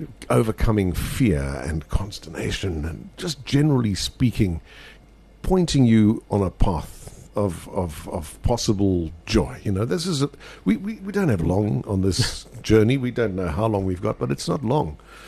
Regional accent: Benoni, Gauteng, South Africa; because I grew up in Benoni as well

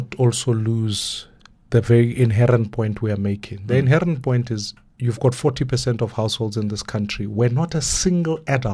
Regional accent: Dobsonville, Gauteng, South Africa; I grew up in Dobsonville. We had a train from Naledi Station to Joburg.

